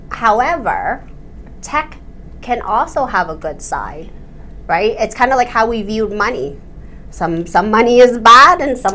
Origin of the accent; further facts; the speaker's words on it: Quincy, Massachusetts, United States; now in Canton, United States; I was raised primarily in Quincy.